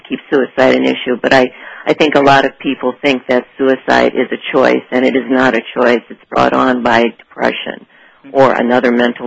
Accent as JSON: {"language": "English", "region": "Florida", "country": "United States", "lives_now": "Maine, United States", "said": "I'm from Florida, and I'm in Maine."}